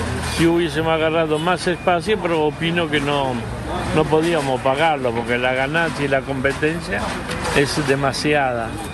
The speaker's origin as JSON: {"language": "Spanish", "region": "Montevideo", "country": "Uruguay", "said": "Sí, yo soy de Montevideo."}